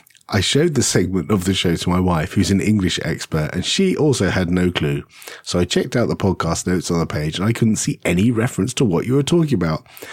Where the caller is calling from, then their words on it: Canada; I'm from Canada, and I just started listening to your show at the beginning of the season